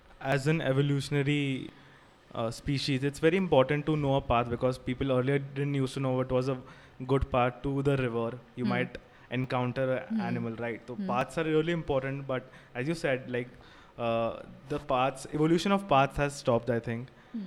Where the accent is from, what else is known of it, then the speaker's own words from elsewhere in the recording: India; this is one of the most important things as a society, mostly as an Indian society, that we need to learn